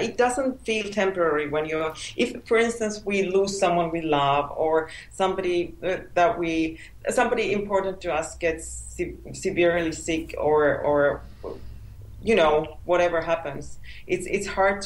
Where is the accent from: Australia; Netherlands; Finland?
Finland; first language Finnish; English is a second language; I think it will be in Finnish, my mother tongue, next.